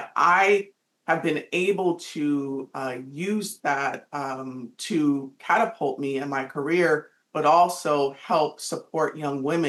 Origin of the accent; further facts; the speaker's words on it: Pasadena, California, United States; I grew up in Pasadena, the city of roses, and I grew up in a community mostly of concrete.